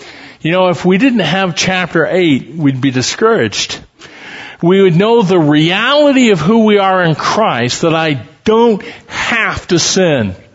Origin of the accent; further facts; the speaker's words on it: Council Bluffs, Iowa, United States; I grew up in Council Bluffs. It's not the most beautiful town in Iowa. And we kind of grew up on the west side, down near the Missouri River.